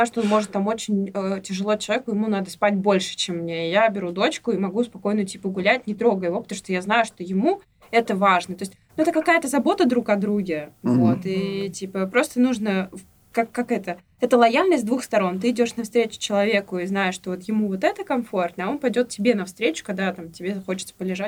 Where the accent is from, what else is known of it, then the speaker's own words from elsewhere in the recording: Penza, Penza Oblast, Russia; После этого мы поедем в Пензу, в родной город, тоже к семье.